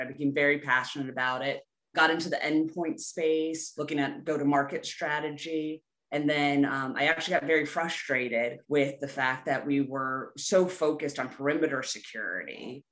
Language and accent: English; Washington, District of Columbia, United States; I grew up in Washington, D.C.